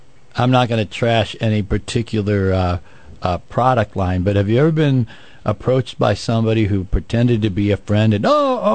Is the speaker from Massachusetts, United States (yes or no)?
no; St. Louis, Missouri, United States; I told them I was from St. Louis, and they got our address